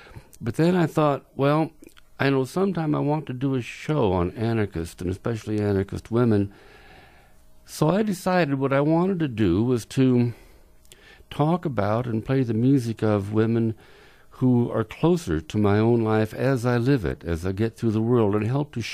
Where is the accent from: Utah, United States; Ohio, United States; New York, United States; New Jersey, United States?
Utah, United States; Now, I was from Utah.